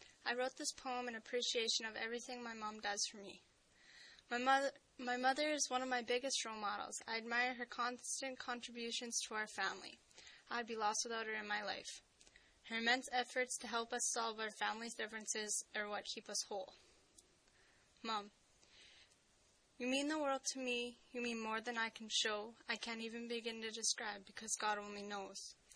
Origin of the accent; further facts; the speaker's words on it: Alberta, Canada; I'm a student from Northern Alberta.